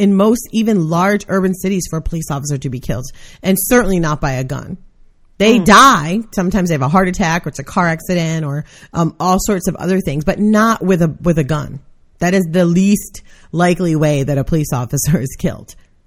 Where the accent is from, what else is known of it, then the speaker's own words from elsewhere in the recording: Brooklyn, New York, United States; And it was it was in my hometown of Brooklyn, New York.